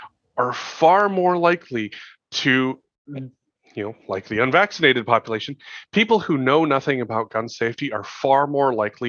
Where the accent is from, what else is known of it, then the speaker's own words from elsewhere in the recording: Montana, United States; I grew up in Montana.